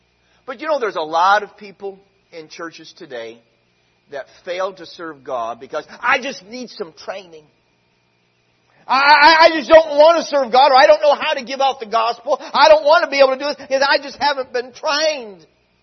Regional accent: United States; born there; I'm so glad I was born in America.

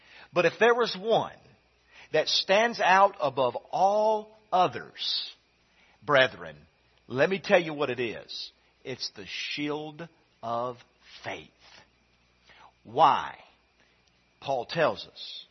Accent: South Carolina, United States; when I grew up in South Carolina, we used to go and love buying bottle rockets. They were legal, and I don't think they're legal in Georgia

